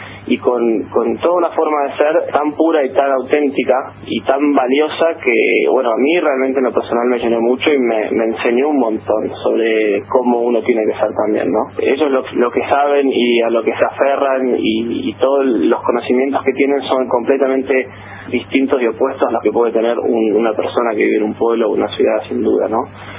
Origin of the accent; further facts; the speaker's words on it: Villa La Angostura, Neuquén, Argentina; Nosotros somos todos de Villa La Angostura, como bueno, bien dice la nota que salió ayer, y bueno, hemos vivido y tenido millones de vivencias de Patagonia, pero bueno, Patagonia Norte